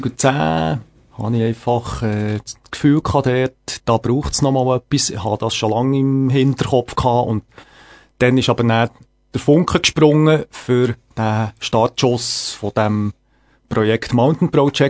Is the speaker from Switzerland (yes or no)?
yes; Interlaken, Bern, Switzerland; ich bin in dem Gebiet aufgewachsen, wo schon seit längerer Zeit Country-Festivals stattfinden, nämlich in Interlaken.